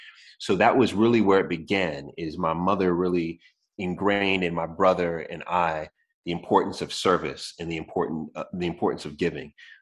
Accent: New York City, New York, United States; born there; So I was born in New York. Shout out to all my Jamaica queens. Massive, right? I was not born in the best area, should I say, right?

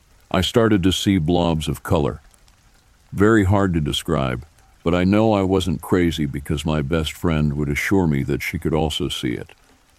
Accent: New South Wales, Australia; About 19 years ago, near my hometown and country, New South Wales, I used to get driven to catch a bus from a town called Parks, about 1 hour from my hometown

